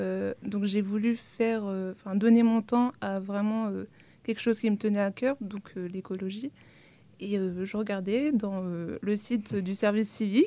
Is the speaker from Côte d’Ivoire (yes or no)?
no; Lille, Hauts-de-France, France; now in Tours, France; Je viens même pas de Tours. Okay. Même pas de la région.